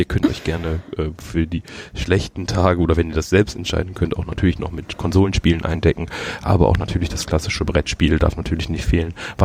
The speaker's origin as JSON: {"language": "German", "town": "Düsseldorf", "region": "North Rhine-Westphalia", "country": "Germany", "tie": "born there", "said": "Ja, ich bin ja gebürtiger Düsseldorfer."}